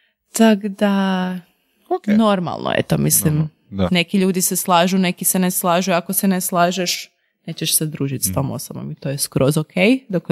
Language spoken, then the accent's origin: Croatian; Croatia; dok kod nas u Hrvatskoj ono, izađeš iz